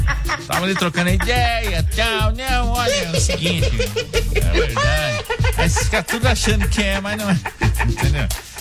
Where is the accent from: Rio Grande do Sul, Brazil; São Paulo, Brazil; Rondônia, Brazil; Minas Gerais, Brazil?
Rio Grande do Sul, Brazil; Quaraí; Eu sou de Quaraí, Rio Grande do Sul, fronteira com o Uruguai.